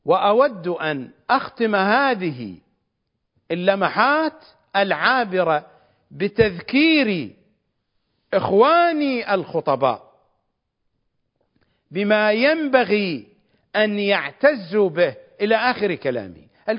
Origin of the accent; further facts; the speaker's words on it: Iraq; accent: Iraqi; السباريت في لهجتنا الشعبية العراقية السرابيت، بالضبط